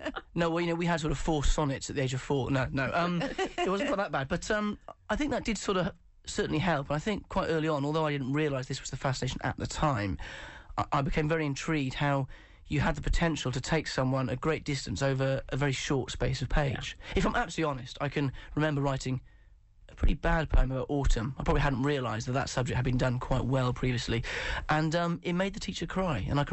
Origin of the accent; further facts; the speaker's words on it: Wales, United Kingdom; I'm Welsh, I'm Welsh, so it's a perfect normal size.